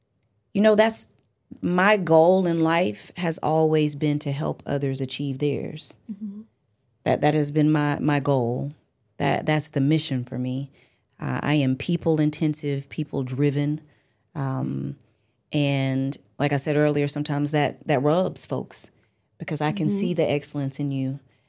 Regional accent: Alabama, United States; now in Cleveland, United States; I'm a Southern girl. I'm from Alabama.

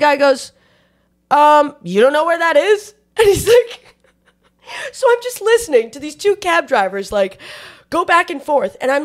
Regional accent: New York, United States; And luckily, I'm from Long Island, so this is like, I'm familiar with the state of affairs.

